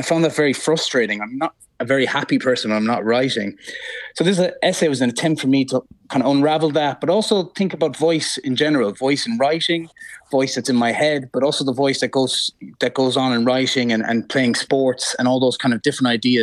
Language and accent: English; Ireland; I find it's very difficult as an Irish person, you know, to talk about being good at something.